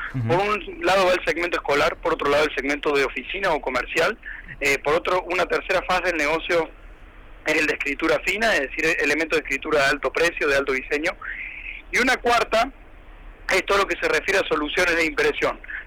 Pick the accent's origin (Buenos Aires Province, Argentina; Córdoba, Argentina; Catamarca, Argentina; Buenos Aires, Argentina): Córdoba, Argentina; also born or lived in Mexico